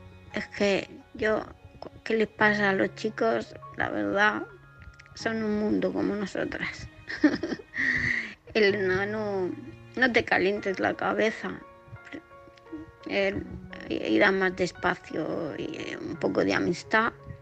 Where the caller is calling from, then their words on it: Murcia, Region of Murcia, Spain; de Murcia.